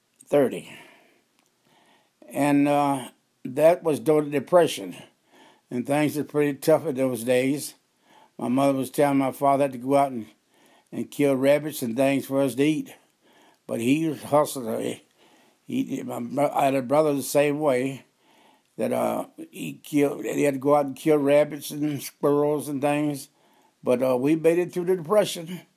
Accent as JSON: {"language": "English", "town": "Lexington", "region": "Missouri", "country": "United States", "tie": "born there", "said": "I was born in Lexington, Missouri, Lafayette County in 1930."}